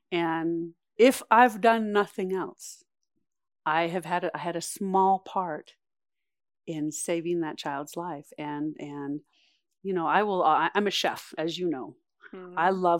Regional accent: Challis, Idaho, United States; our product goes out of Challis, Idaho, my hometown, and is trucked to the distribution centers.

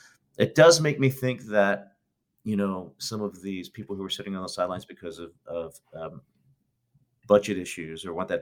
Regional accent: Philadelphia, Pennsylvania, United States; You know, I'm from Philadelphia.

